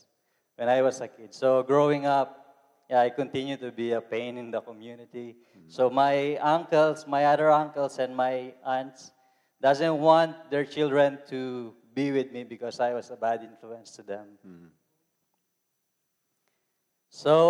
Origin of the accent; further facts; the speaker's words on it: Philippines; English is a second language; now in United States; I'm from the Philippines. I look like Ricardo.